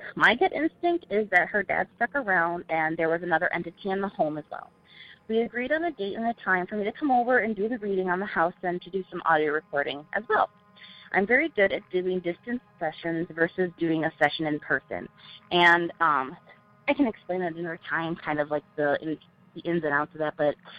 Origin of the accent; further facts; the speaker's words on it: Sioux Falls, South Dakota, United States; I am from Sioux Falls, South Dakota.